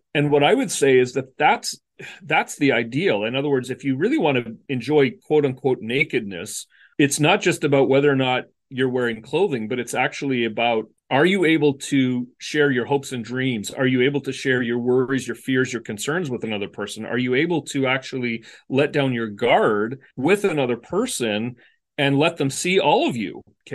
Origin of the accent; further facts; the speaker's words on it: Canada; also born or lived in West Michigan, United States; I don't know that it made it up to where I grew up in Canada quite as much as it did in West Michigan, where I went to school.